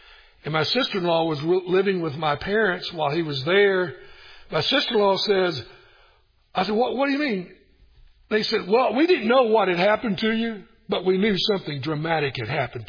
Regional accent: Tennessee, United States; Tennessee where I grew up.

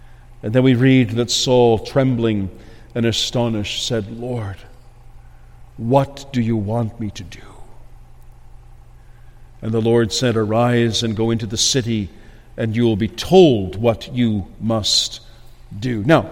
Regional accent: Ontario, Canada; because I was from Ontario, and I was used to trees growing straight.

